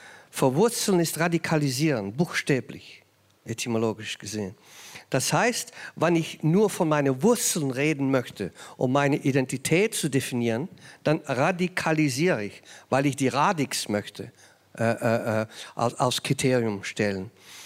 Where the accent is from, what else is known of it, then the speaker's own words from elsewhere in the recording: Flanders, Belgium; accent: Flemish; first language Flemish dialect; German is a second language; meine Existenz ist, dass meine Muttersprache ist ein flämisches Dialekt